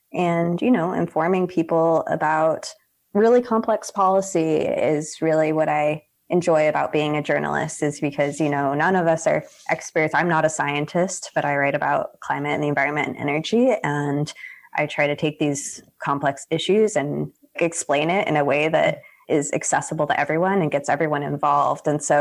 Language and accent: English; Colorado, United States; I'm from Colorado, and so I'm anxiously watching the Colorado Sun to see how they will do.